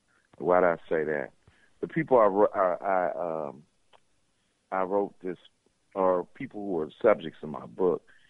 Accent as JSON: {"language": "English", "town": "Compton", "region": "California", "country": "United States", "tie": "born or raised there", "said": "I grew up in Compton, California. I'm 60 years old. 1972, I graduated from high school."}